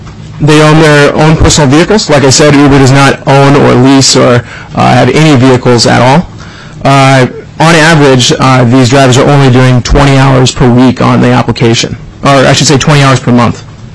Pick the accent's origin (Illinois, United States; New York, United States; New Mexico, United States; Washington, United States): Washington, United States; Seattle; I'm not from San Francisco. Not all of us are Californians. But out of Seattle, actually.